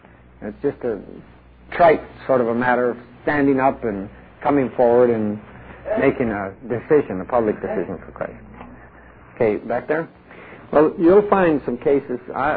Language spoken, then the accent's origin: English; Colombia; English is a second language; now in United States; See, I grew up in Latin America. We were persecuted by the Catholic Church in Colombia.